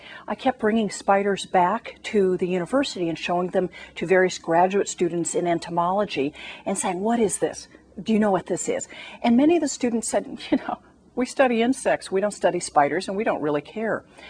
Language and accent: English; Colorado, United States; I grew up in Colorado, which is quite high, quite dry, and I swear I barely saw a spider growing up.